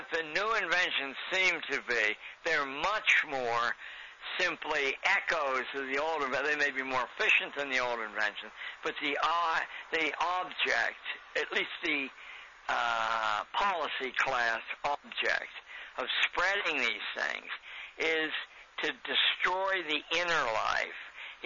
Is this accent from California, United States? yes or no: no; Pennsylvania, United States; I'm from Pennsylvania, and I've known a number of Amish people, quite intelligent.